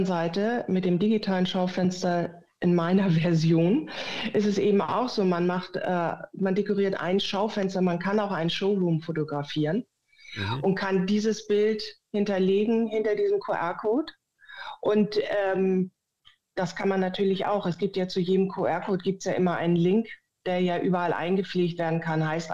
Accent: Hamburg, Germany; Ich komme ja aus Hamburg.

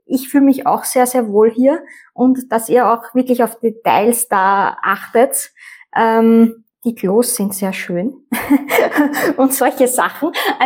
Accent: Vienna, Austria; Ich bin nämlich in Simmering hier aufgewachsen.

